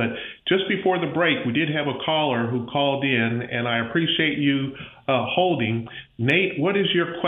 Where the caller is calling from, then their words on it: Pensacola, Florida, United States; I'm calling from the Pensacola, Florida area.